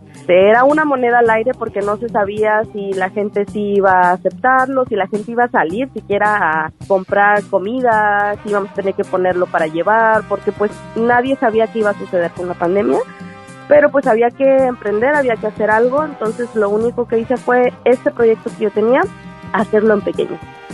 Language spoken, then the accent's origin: Spanish; Tamaulipas, Mexico; also born or lived in Houston, United States; now in Puerto Vallarta, Mexico; soy nacida en Houston, Texas, pero soy vaya originaria de Tamaulipas. Toda mi familia es de ahí y viví casi toda mi vida en Tamaulipas.